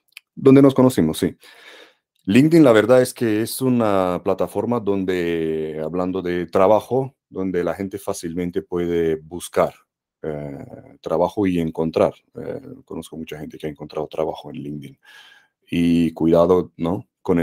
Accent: Romania; Spanish is a second language; En la educación en Rumanía, de donde vengo

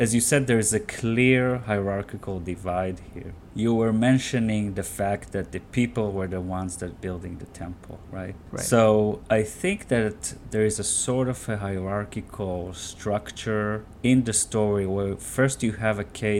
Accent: Israel; I mean, I come from Israel

